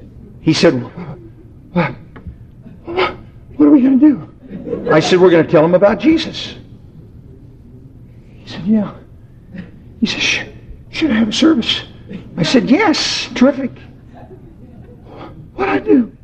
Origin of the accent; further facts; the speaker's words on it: Oklahoma, United States; I was raised and born in Oklahoma